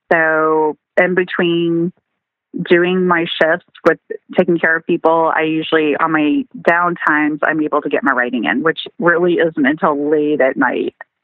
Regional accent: New Hampshire, United States; from New Hampshire, beautiful state of New Hampshire.

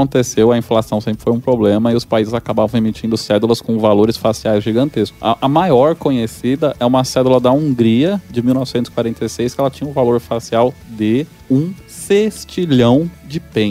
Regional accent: Brazil; as peças que eu mais gosto são as brasileiras, porque a gente é brasileiro, né?

